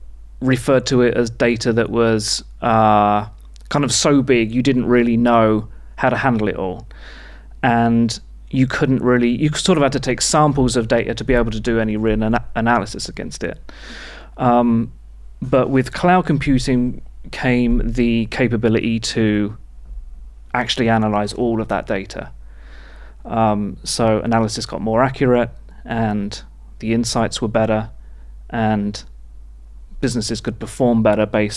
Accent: United Kingdom; now in New York, United States; I'm from United Kingdom, and I've lived...

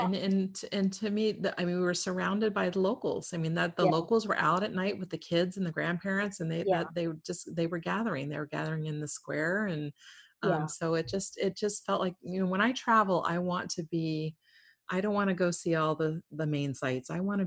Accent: San Diego, California, United States; I grew up in San Diego

